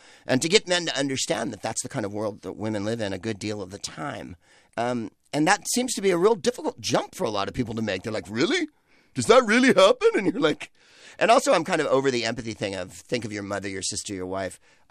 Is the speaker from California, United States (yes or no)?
yes; California, United States; Growing up in the Bay Area and living in San Francisco as long as I did, I'm never in step with the mainstream.